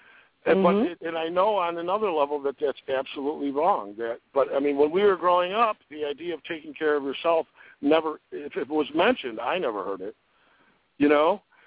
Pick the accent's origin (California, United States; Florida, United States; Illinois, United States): Illinois, United States; Chicago; I'm from Chicago. I grew up with you.